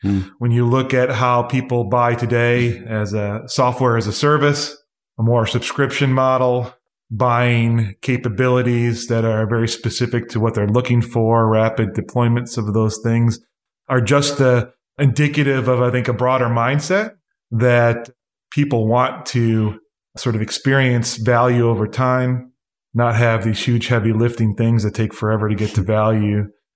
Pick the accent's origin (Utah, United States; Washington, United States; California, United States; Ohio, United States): Ohio, United States; Cleveland; Well, as a Cleveland, Ohioan